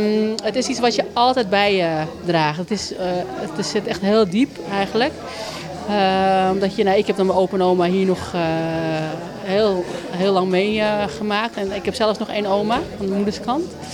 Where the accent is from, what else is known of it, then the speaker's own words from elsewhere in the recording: Wormerveer, North Holland, Netherlands; born there; Ik ben zelf in Nederland geboren, in Wormerveer.